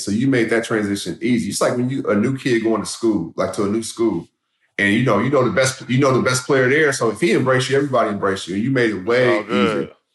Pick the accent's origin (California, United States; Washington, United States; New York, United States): Washington, United States; Seattle; Like, no, I'm from Seattle.